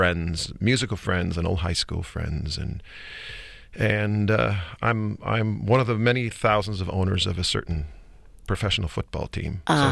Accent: Wausau, Wisconsin, United States; I was born and raised, or bred and buttered, as my mother used to say, right there in Wausau. I lived the first 18 years of my life there.

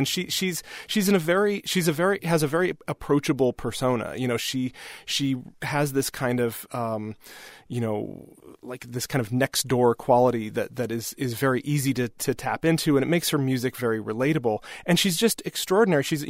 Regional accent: Wisconsin, United States; It's not just because I'm from Wisconsin.

